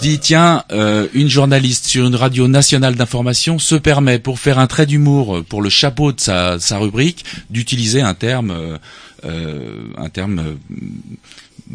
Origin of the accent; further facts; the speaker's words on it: Paris, Île-de-France, France; Moi, j'ai grandi à Paris